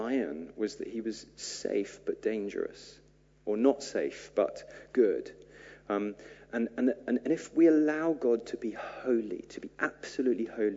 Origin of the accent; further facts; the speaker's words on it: Beaconsfield, South East England, United Kingdom; The place that I grew up was Beaconsfield in South Bucks, and it's one of the most affluent areas in the country.